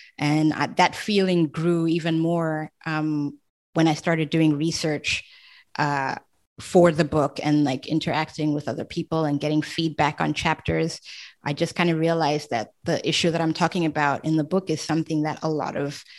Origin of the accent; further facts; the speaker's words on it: Namibia; now in France; triply African. I have a parent from Zimbabwe and a parent from Zambia. And then I grew up in Namibia. So I'm, third culture kid, as they're called. I'm from everywhere and nowhere at once. And then I chose France as my adopted country of residence.